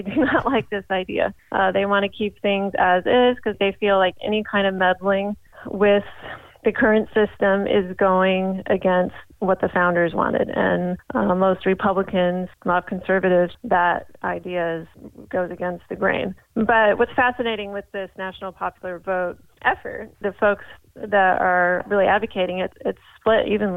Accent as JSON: {"language": "English", "region": "Oregon", "country": "United States", "tie": "born or raised there", "said": "So, like we talked about, I'm from Oregon, and this concept really hit home for me because, you know, say in Oregon, I grew up in a conservative family"}